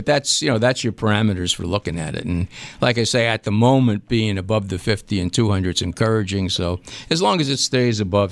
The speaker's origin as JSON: {"language": "English", "town": "New York City", "region": "New York", "country": "United States", "said": "So I've never been a Bills fan because I'm from New York City, so I was always a New York Giant fan."}